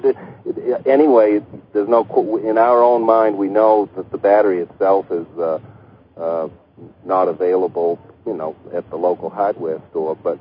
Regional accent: New England, United States; I'm not from England. I'm originally from New England

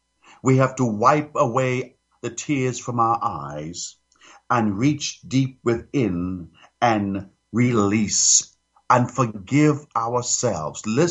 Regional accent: Bahamas; when I was a kid growing up in the Bahamas.

